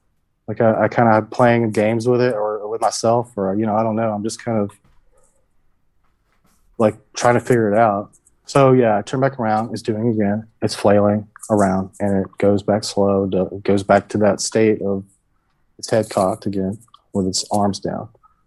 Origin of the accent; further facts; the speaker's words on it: Georgia, United States; Or, you know, it's the Bible Belt in me because I'm from Georgia.